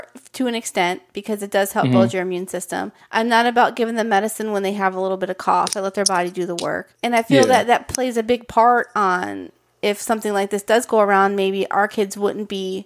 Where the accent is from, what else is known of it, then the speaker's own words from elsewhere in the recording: Hammond, Indiana, United States; because I grew up in the Midwest, too. I grew up in Hammond, Indiana.